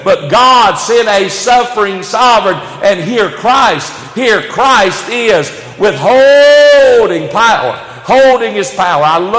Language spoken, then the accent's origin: English; Spielcorn, North Carolina, United States; I'm a country boy. I'm from Spielcorn, North Carolina.